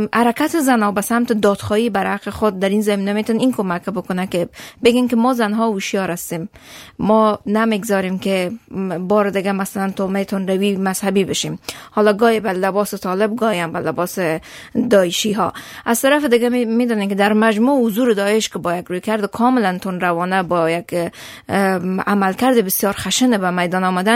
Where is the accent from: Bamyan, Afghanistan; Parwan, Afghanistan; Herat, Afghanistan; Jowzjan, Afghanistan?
Herat, Afghanistan; از افغانستان آمدم، از هرات آمدم.